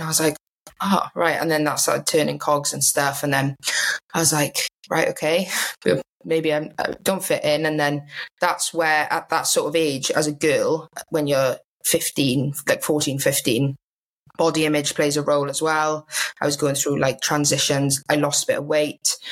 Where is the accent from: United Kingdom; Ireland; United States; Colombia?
United Kingdom; Swansea, Wales; So I'm from Swansea originally, so I grew up there.